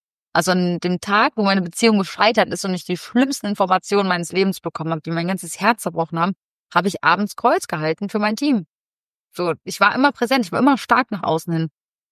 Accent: Cologne, North Rhine-Westphalia, Germany; born there; bin nach Köln gezogen, wieder zurück zu meinem Geburtsort

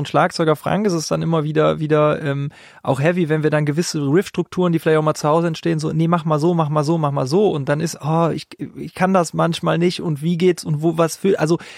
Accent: Aachen, North Rhine-Westphalia, Germany

